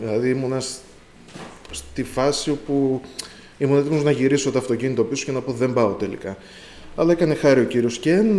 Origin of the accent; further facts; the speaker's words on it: Ioannina, Epirus, Greece; από τα Γιάννενα.